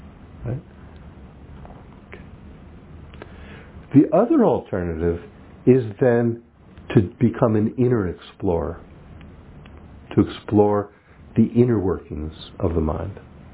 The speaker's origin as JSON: {"language": "English", "region": "New Jersey", "country": "United States", "tie": "born or raised there", "said": "I grew up in New Jersey, and even then, at that time, I knew that there was a lot of places in the world much more attractive than New Jersey. And eventually moved to California"}